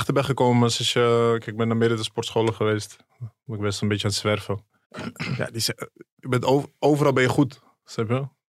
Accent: Amsterdam, North Holland, Netherlands; Kijk, ik groeide op in Amsterdam-West.

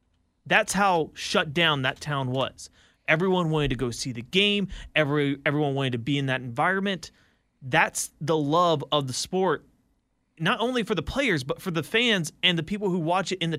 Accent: Moncks Corner, South Carolina, United States; I grew up in Charleston. I grew up in a small town called Monk's Corner, South Carolina, which a lot of people will know.

